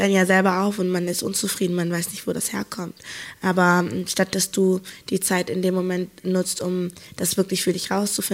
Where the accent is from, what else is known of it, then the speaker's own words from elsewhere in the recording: Hamburg, Germany; für mich, ich komme ja eigentlich aus Hamburg.